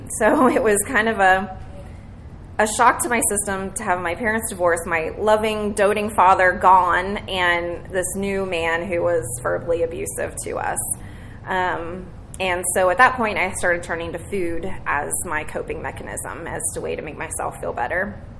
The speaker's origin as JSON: {"language": "English", "town": "Morgantown", "region": "West Virginia", "country": "United States", "tie": "born there", "said": "So, so I was born in Morgantown, West Virginia in December of 1980. If you don't know what that is, like, an hour south of Pittsburgh, right at the top of West Virginia."}